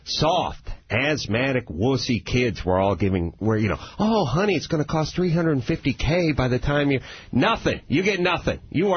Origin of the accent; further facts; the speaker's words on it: North Hollywood, California, United States; Everyone I grew up with in North Hollywood, Ray, Chris, all the Wheeze, all those guys, zero.